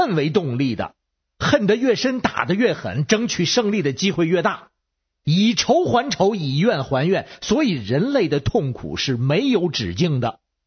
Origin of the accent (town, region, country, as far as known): Beijing, China